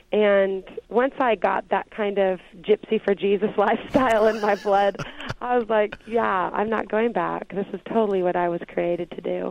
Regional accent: Seattle, Washington, United States; Maybe because I grew up in Seattle, you didn't just grow up thinking, I'm going to be a Christian recording artist.

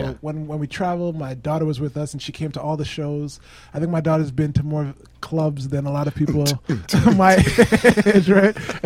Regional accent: Brampton, Ontario, Canada; I was born in Brampton. Raised Brampton.

